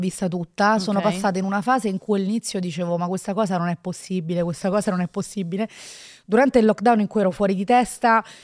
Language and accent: Italian; France; accent: French; Italian is a second language; Sì, esatto, come potete sentire dal mio accento francese. Sono proprio francese.